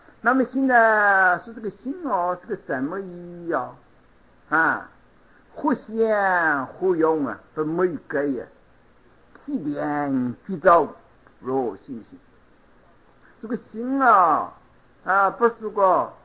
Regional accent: China; 我们中国人也说嘛

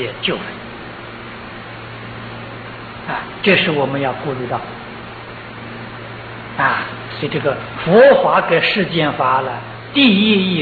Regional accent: Taiwan; 我们台湾人吃的肉食世界第一啊

